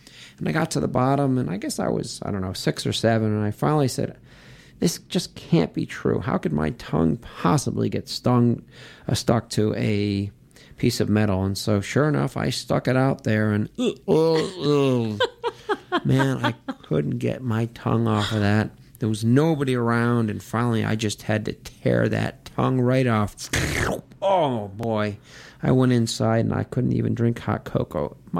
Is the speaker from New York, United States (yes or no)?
no; Connecticut, United States; And growing up in Connecticut, we had lots of farming equipment around.